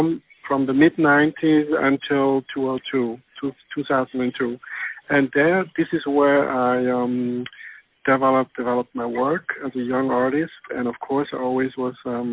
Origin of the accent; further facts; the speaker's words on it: Zurich, Switzerland; as you know, I grew up in Zurich, which is the German part of Switzerland. It's quite a big city. And I studied in Basel